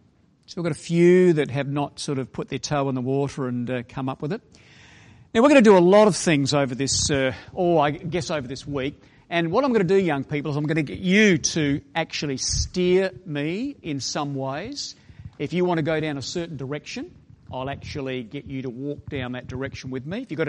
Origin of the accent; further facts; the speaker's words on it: Australia; accent: Australian; I'm from Australia. Can you tell that? Is the accent Australian?